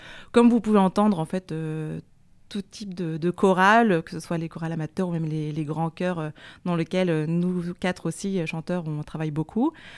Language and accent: French; Rennes, Brittany, France; also born or lived in Lyon; now in Cossé-le-Vivien, France; Mais je suis originaire de Rennes.